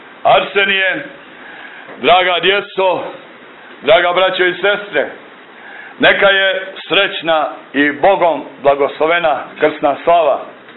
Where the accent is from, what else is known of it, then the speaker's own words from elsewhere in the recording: Montenegro; on je blagoslovio i moj rodni kraj, gore kanjon rijeke Tare